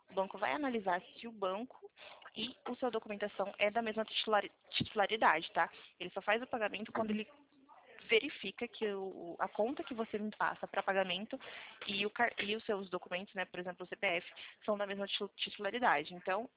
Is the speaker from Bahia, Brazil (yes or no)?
no; Cordeirópolis, São Paulo, Brazil; Eu sou de Corderópolis, São Paulo